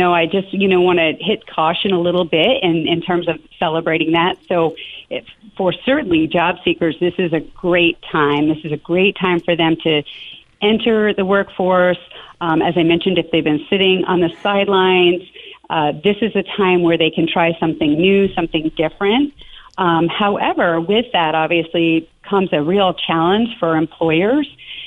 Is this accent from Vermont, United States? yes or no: yes; Montpelier, Vermont, United States; so I grew up in Vermont. Obviously, I'm native Vermonter, grew up in Montpelier, and graduated from Montpelier High School and then St. Michael's College.